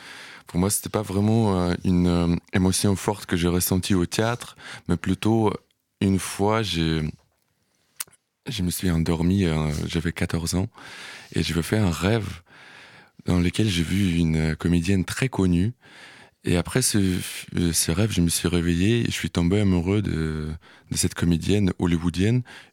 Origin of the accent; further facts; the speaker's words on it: Ukraine; French is a second language; je suis ukrainien qui est allé faire ses études du théâtre à Moscou